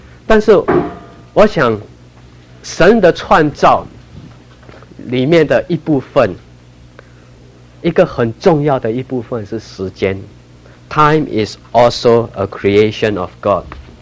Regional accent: Singapore; 我从新加坡来，很多是比较靠英国的 pronunciation.

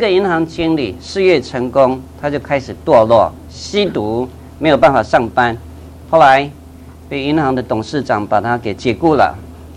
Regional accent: Taiwan; accent: Taiwanese Mandarin; 我讲的台湾国语就是跟所有人不一样

